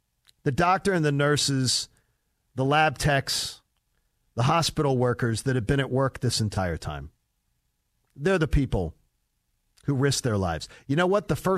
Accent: Broomall, Pennsylvania, United States; We had the numbers from my home state in Pennsylvania the other day, and it's the street I grew up on in Broomall, Pennsylvania has a senior home

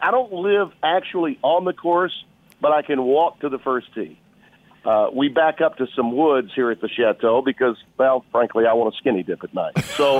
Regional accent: Shreveport, Louisiana, United States; My father, who helped put local television stations on the air twice in my hometown before I was born, was a show band leader, a crooner, had a band called

